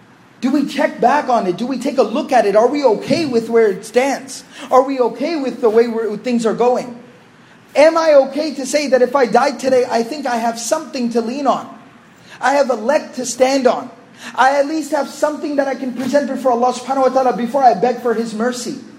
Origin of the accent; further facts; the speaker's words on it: Dallas, Texas, United States; I was born and raised here in the Dallas area.